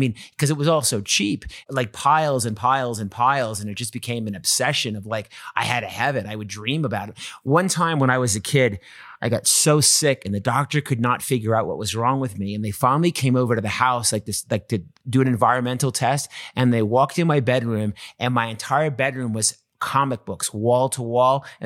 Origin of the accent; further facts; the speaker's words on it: East Coast, United States; My parents were antique dealers. So you can imagine I grew up on the East Coast like you.